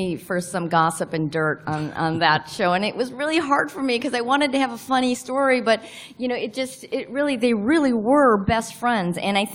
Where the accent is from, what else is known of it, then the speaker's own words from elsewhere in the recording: Highland Park, Illinois, United States; where I grew up in Chicago, it's a suburb called Highland Park, and it's 97% Jewish.